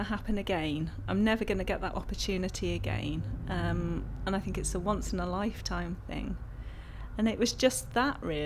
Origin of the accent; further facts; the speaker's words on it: West Midlands, United Kingdom; I'm 36 and I'm from Shropshire.